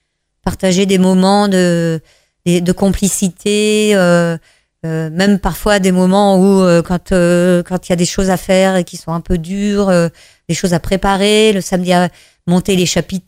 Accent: Le Ménil, France; je suis née, j'ai vécu au Ménil la plupart de ma vie, à part... la période étudiante et le début des professionnels.

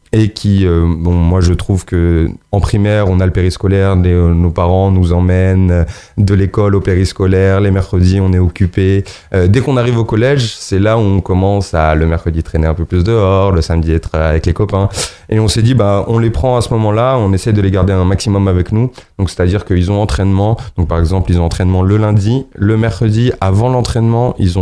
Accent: Magnanville, Île-de-France, France; Moi, je suis de Magnanville

